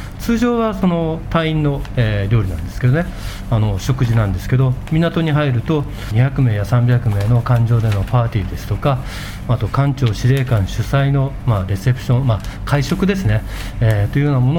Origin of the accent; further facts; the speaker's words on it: Asahikawa, Hokkaido, Japan; はい、私はですね、旭川出身で、昭和55年に高校を卒業して、